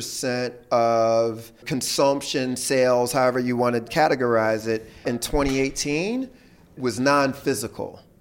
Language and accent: English; Philadelphia, Pennsylvania, United States; I grew up in Philly, just a lover of hip hop music.